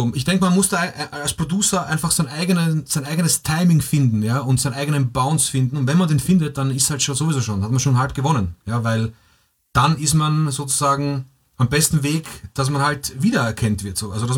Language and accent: German; Vienna, Austria; Es gab halt, also zumindest bei uns in Wien, gab es halt nicht wirklich was.